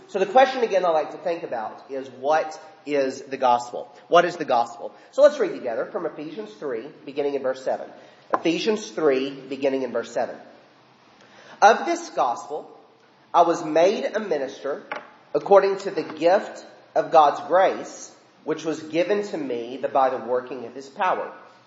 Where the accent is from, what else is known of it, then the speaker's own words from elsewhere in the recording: Bowling Green, Kentucky, United States; I've been at Manslick for 5 years. I'm from Bowling Green. I was at Caneyville from 2011 to 13.